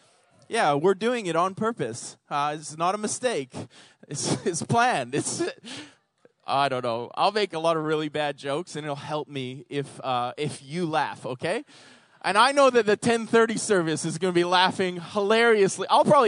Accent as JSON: {"language": "English", "town": "Calgary", "region": "Alberta", "country": "Canada", "said": "We're from the way west. We're from Alberta, Calgary, Alberta, so we're, like, west people as well."}